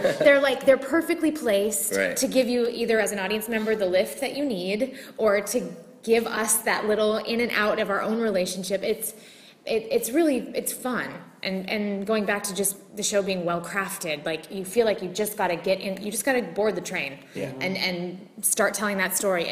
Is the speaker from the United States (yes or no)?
yes; Minnesota, United States; I grew up in Minnesota. I live in New Jersey now, right across from New York.